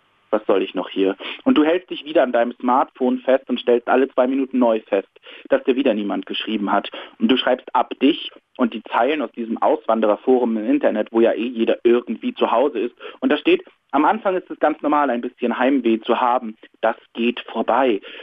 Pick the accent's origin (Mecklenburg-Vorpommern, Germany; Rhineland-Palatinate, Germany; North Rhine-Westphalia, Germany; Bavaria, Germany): Mecklenburg-Vorpommern, Germany; Rostock; moved away as an adult; now in Hamburg, Germany; ich komme aus Rostock ursprünglich